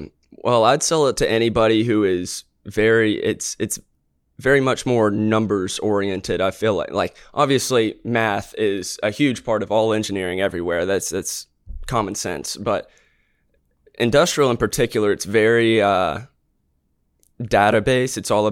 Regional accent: Pensacola, Florida, United States; I grew up in Pensacola, Florida.

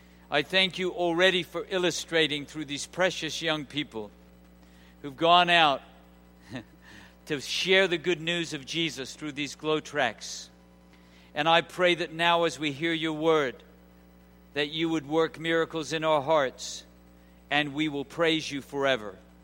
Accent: England, United Kingdom; born there; accent: British; I sang it with a British accent because I was born in England.

